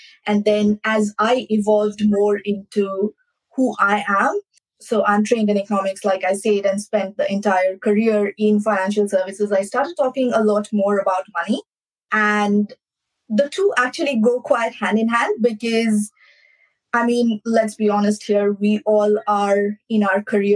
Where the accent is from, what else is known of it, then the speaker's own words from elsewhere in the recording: India; I was born and raised in India.